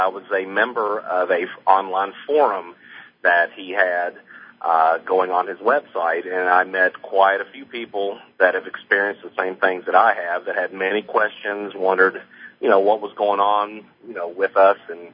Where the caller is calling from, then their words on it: Danville, Kentucky, United States; I'm calling from Danville, Kentucky.